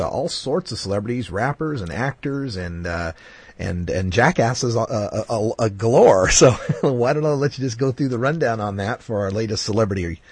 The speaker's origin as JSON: {"language": "English", "region": "Idaho", "country": "United States", "tie": "born or raised there", "said": "which was from my home state, where Don Wells, who played Marianne on the Gilligan's Island TV show, was caught in Driggs, Idaho."}